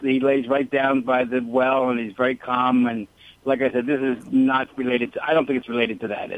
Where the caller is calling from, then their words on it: Newport Beach, California, United States; Well, I'm actually in Newport Beach, California at the moment.